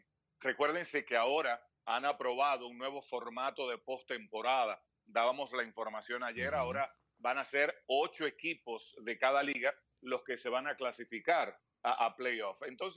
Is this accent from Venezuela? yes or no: no; Dominican Republic; Yo soy de República Dominicana y en República Dominicana hemos visto también cómo la curva ha ido de un momento a otro ascendente